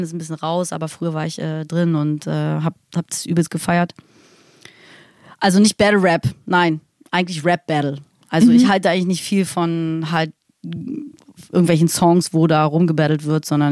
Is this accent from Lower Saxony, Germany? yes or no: no; Hamburg, Germany; moved away as an adult; now in Berlin, Germany; ich bin ja in Hamburg aufgewachsen